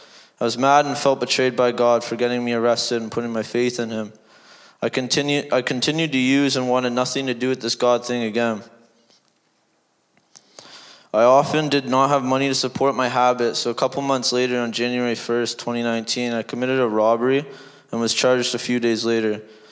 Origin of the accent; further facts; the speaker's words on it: Port Perry, Ontario, Canada; I am from Port Perry, Ontario, and I am 20 years old.